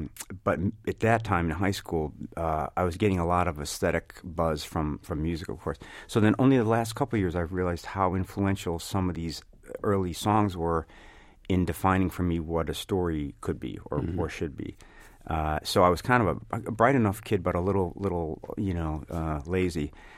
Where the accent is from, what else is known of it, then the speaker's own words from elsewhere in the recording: Illinois, United States; when I grew up in the South Suburbs, and my dream as a kid was to go to Old Town